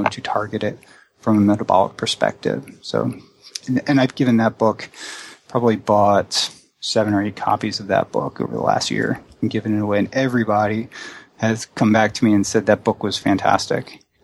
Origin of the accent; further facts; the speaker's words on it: New Jersey, United States; Well, I'm from New Jersey.